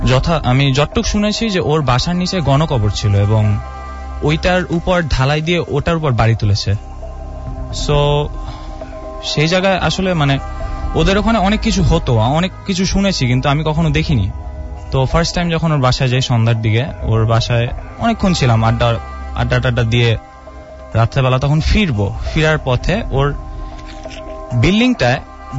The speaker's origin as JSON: {"language": "Bangla", "town": "Mohammadpur", "region": "Dhaka Division", "country": "Bangladesh", "said": "আমি মোহাম্মদপুর থেকে এসেছি।"}